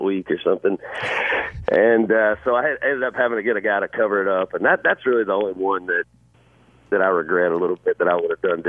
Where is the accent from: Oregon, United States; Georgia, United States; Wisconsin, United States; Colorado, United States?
Georgia, United States; I walked into a tattoo shop in my hometown in Georgia.